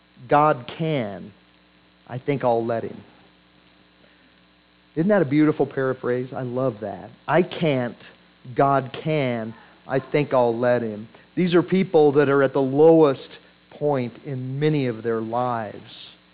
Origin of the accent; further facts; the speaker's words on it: Gunnison, Colorado, United States; I remember when I was a kid and growing up in Gunnison, I remember wandering around the mountains that I grew up